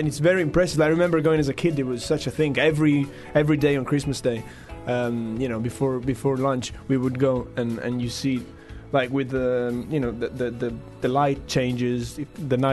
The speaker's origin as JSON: {"language": "English", "town": "Bologna", "region": "Emilia-Romagna", "country": "Italy", "tie": "born or raised there", "said": "And even like my hometown Bologna, the hometown of the three of us, is becoming more and more touristic."}